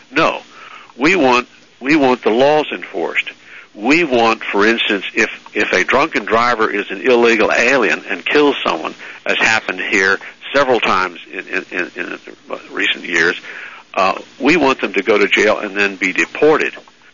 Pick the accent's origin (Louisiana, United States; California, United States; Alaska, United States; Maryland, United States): Maryland, United States; my home state of Maryland